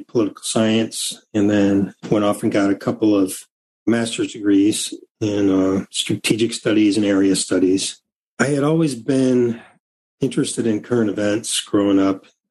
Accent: Marseilles, Illinois, United States; I was born in Marcellus, Illinois, a very small town in the center of the state, 90 minutes from Chicago

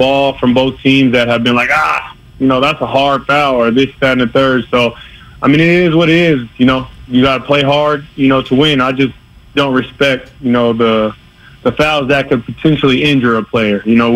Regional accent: Oakland, California, United States; I mean, I'm a Warriors fan, man. I'm from Oakland.

